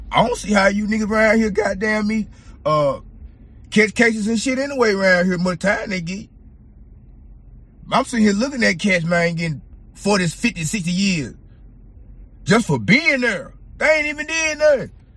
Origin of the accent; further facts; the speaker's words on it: Memphis, Tennessee, United States; I'm from the M-Town, man. I'm from Memphis. You understand me? I'm from Memphis, Tennessee, man.